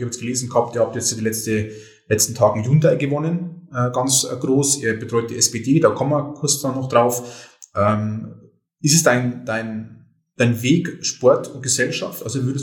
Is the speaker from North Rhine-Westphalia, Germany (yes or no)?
no; Bavaria, Germany; ich komme ja aus Bayern